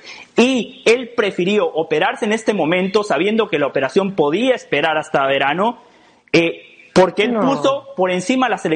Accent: Uruguay; como uruguayo lo aplaudo

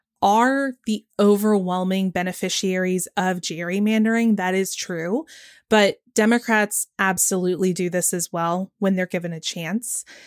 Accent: Georgia, United States; I wanted to speak about an example that's happening right here in my home state of Georgia related to our 6th and 7th districts.

